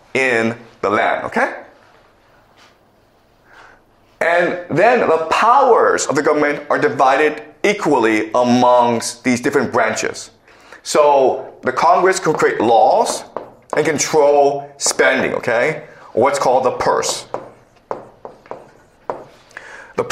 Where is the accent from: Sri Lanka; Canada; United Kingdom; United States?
Canada; I grew up in Canada, and they don't really care if you're ambitious.